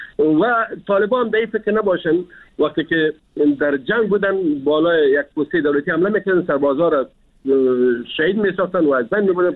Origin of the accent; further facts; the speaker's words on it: Afghanistan; ما افغان هستیم، ما مسلمان هستیم،